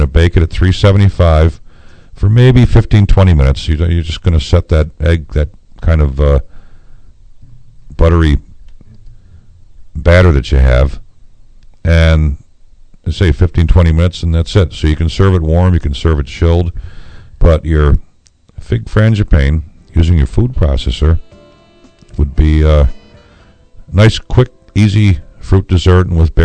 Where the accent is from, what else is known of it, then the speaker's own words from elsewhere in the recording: Syracuse, New York, United States; Of course, I'm from Syracuse, so we have those.